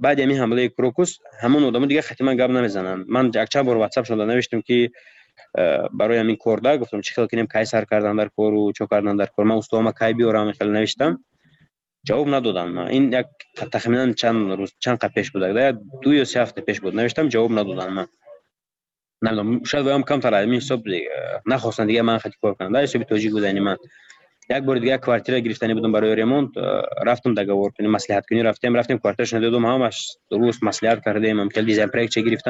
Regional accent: Tajikistan; من گفتم من تاجیکم از تاجیکستانم،

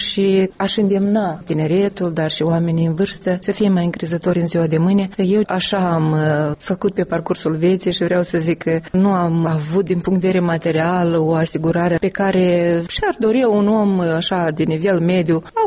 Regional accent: Soroca District, Moldova; satul meu de Baștină, parcă în raionul Soroca

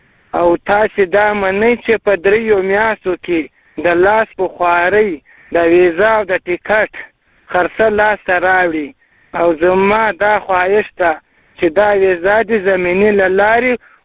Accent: Khair Kot, Paktika, Afghanistan; now in Iran; زه د پکتیکا دی ولایت د خیر کور د ولسوالۍ د زفرخیلو د کلی اوسیدونکو یم

